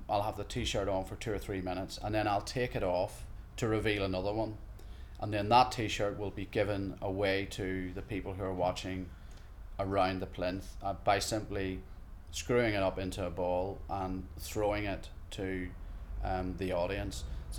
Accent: Belfast, Northern Ireland, United Kingdom; born there; moved away as an adult; now in Stockport, United Kingdom; I'm 49. I was born in Belfast and I've lived and worked in England for over 20 years and I now live in Stockport, Cheshire.

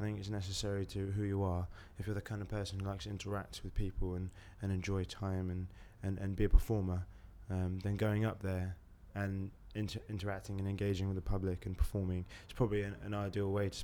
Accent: Hackney, London, United Kingdom; I am 23 and I'm from East London, Hackney.

